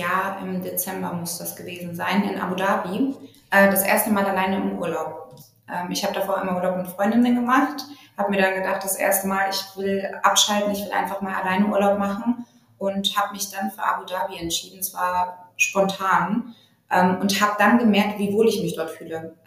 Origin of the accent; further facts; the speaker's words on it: Munich, Bavaria, Germany; now in Berlin, Germany; Ich komme aus München. Ich habe auch in München studiert, bin danach nach dem abgeschlossenen Studium nach Berlin gezogen